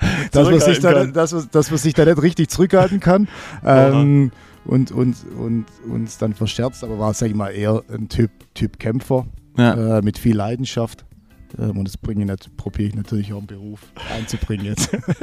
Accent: Backnang, Baden-Württemberg, Germany; Ja, ich bin nicht in Backnang geboren, aber ich bin hier in Backnang aufgewachsen.

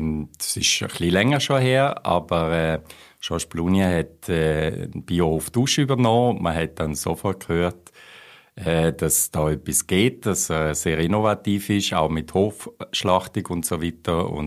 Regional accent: Trentino-Alto Adige, Italy; Also ich bin aufgewachsen in Südtirol, in einem kleinen Dorf.

